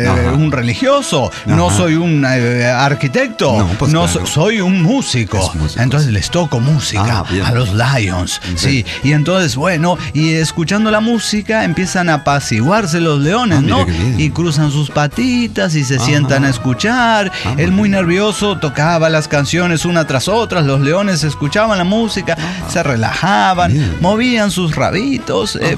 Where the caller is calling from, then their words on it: Salta, Argentina; de Salta, Argentina.